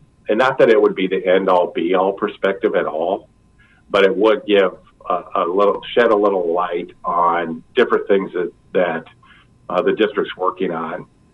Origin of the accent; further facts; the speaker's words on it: Indianola, Iowa, United States; I grew up in Indianola, Iowa